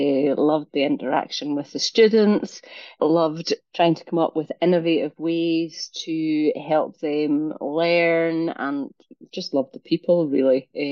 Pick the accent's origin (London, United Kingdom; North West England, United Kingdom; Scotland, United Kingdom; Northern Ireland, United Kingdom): Scotland, United Kingdom; Forss; that was in the little rural post office / shop in the community that I was brought up in Forth in Caithness, just along the road from Dunray.